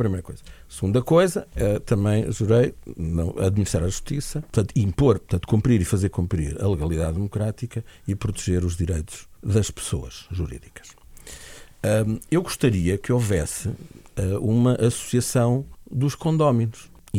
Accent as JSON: {"language": "Portuguese", "country": "Portugal", "said": "A mim, como portuguesa, já não estou a dizer que Lisboa seja a capital do Império, mas Lisboa é Lisboa."}